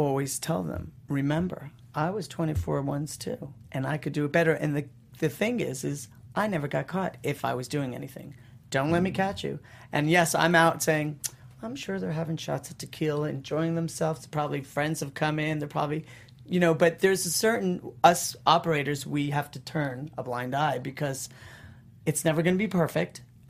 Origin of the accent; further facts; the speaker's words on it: New York, United States; I'm from New York. I'm a little more direct.